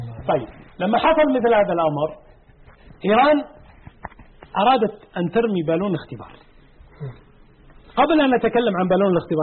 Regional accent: Saudi Arabia; أنت سعودي وأنا سعودي، كم هم في بلادك؟

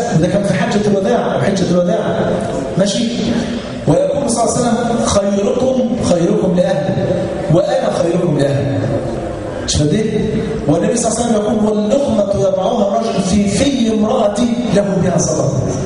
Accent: Egypt; مرة والله دخلت أحد المكتبات عندنا في مصر ولقيت كتاب

